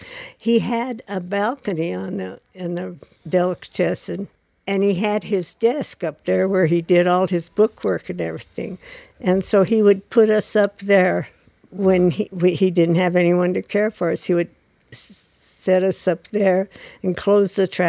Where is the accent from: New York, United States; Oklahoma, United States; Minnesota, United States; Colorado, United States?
Colorado, United States; Denver; born there; I was born in Denver, and at that time, and I lived with my father.